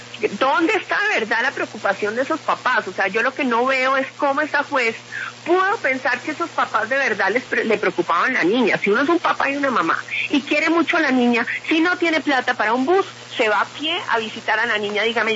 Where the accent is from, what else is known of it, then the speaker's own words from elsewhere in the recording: Colombia; Me duele como colombiana